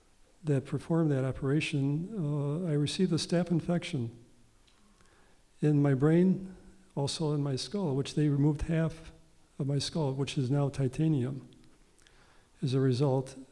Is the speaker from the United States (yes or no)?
no; Philippines; as you know now, I'm from the Philippines.